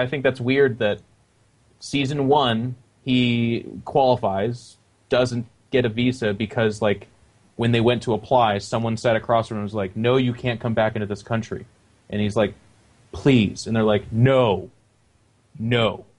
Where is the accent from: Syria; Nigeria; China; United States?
China; well, since I'm from China, I guess I won't play internationally.